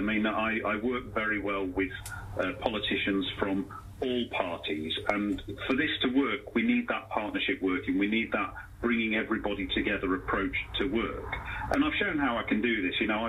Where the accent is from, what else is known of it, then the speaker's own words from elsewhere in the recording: Mansfield, East Midlands, United Kingdom; Yes, well, I grew up in Mansfield at a time where it was the largest town in the UK with no railway station.